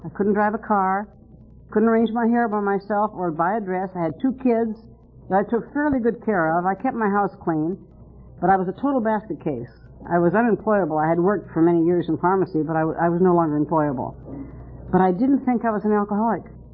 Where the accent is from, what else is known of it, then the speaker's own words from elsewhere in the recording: Reno, Nevada, United States; moved away as an adult; now in California, United States; Now, I came to California with my family, my husband, and my two kids, about 1947 from Reno, Nevada, my hometown.